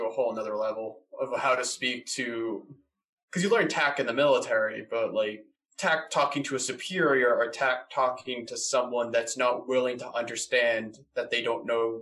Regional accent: Boston, Massachusetts, United States; also born or lived in North Carolina; now in Glasgow, United Kingdom; like I come from Boston. I've lived in North Carolina. I now live in Glasgow. I've been around the world.

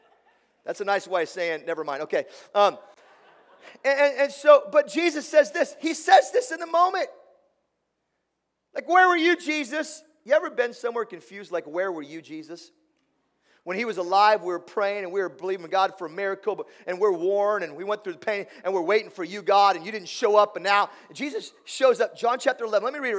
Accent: Tillamook, Oregon, United States; I grew up in Tillamook, Oregon, land of cheese trees and ocean breeze, and that nice smell of cow manure you get when you drive through.

